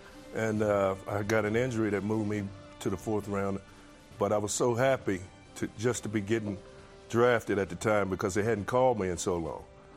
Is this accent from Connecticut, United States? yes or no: no; Paterson, New Jersey, United States; born there; I was born in Patterson, so I was coming back home.